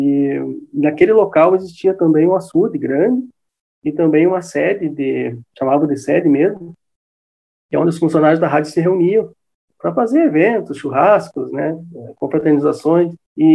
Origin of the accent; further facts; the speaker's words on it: Espumoso, Rio Grande do Sul, Brazil; born there; a comunidade de Espumoso, de onde eu surgi, aí, de onde eu nasci, de onde eu estou aí a seguidamente boa cidade aí dos nossos pais, né? Os pais da minha esposa também, os parentes.